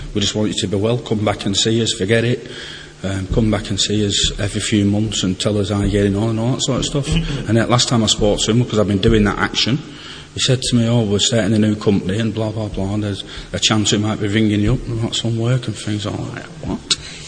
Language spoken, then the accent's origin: English; Preston, North West England, United Kingdom; I have an own group in Blackpool, and I'm from Preston, to get that in.